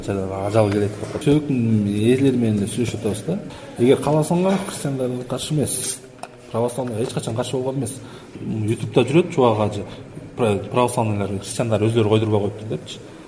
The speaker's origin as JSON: {"language": "Kyrgyz", "region": "Bishkek", "country": "Kyrgyzstan", "tie": "born or raised there", "said": "Менталитет алам, мен шаарда өстүм да, Бишкек."}